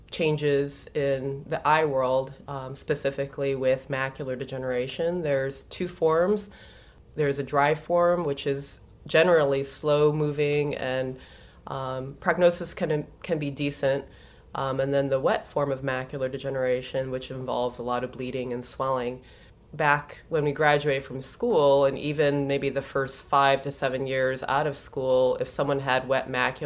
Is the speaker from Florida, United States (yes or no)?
no; South Bend, Indiana, United States; now in Iowa, United States; Well, I'm from South Bend, Indiana, so from the Midwest.